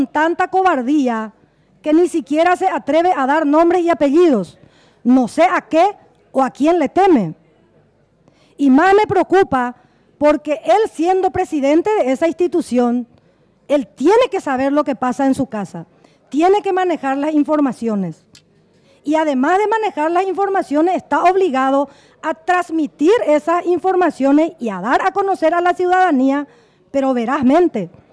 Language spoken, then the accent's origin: Spanish; Concepción, Paraguay; primero porque soy del departamento de Concepción